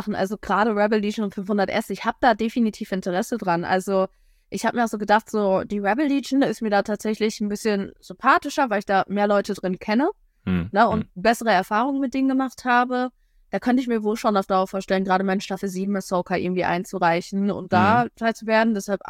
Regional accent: North Rhine-Westphalia, Germany; Wie gesagt, ich komme aus dem Münsterland.

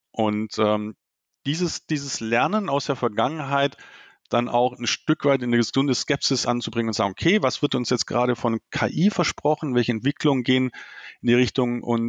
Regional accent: Baden-Württemberg, Germany; born there; als gebürtiger Schwabe

